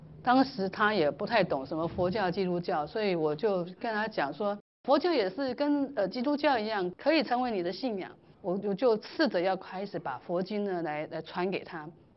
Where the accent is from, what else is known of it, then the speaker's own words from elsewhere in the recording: Taiwan; 我说那这是我们台湾人都是就是这样子被教导啊